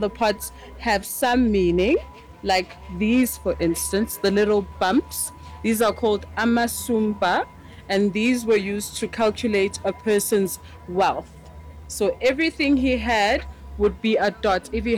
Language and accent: English; KwaZulu-Natal, South Africa; I'm from South Africa in a place called KwaZulu-Natal, and I'm from the Zulu tribe.